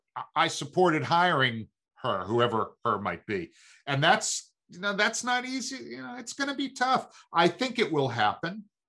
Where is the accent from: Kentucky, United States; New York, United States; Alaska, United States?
New York, United States; Brooklyn; Listen, I grew up in Brooklyn.